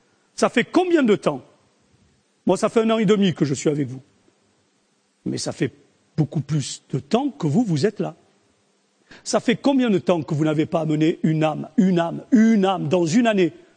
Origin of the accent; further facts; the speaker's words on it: France; Pourtant, je suis français, hein.